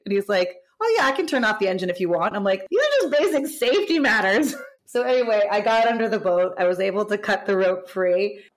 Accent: Freedom, New Hampshire, United States; also born or lived in North Conway; I was born in New Hampshire in North Conway, and I grew up in a small town called Freedom, New Hampshire.

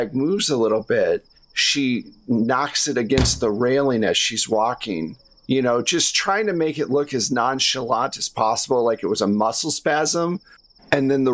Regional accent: New Zealand; No. I'm visiting. I'm from New Zealand.

